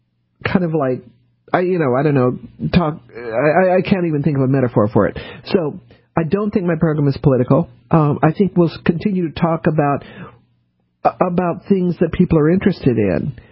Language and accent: English; New Orleans, Louisiana, United States; born there; look, I'm a Southerner, right? I was born in New Orleans.